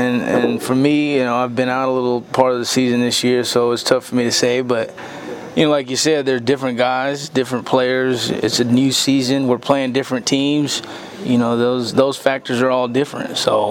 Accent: Anaheim, California, United States; I saw Anaheim play in 2003. It's my hometown, so.

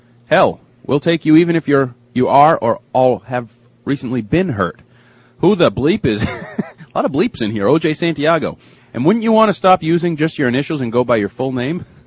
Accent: Ireland; I'm Irish myself. It's okay.

